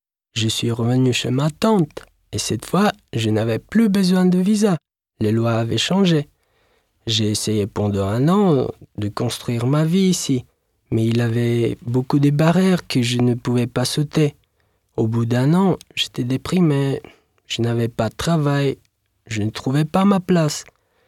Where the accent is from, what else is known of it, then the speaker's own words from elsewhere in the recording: Sofia, Sofia City, Bulgaria; French is a second language; Je suis de Bulgarie, de la capitale Sofia.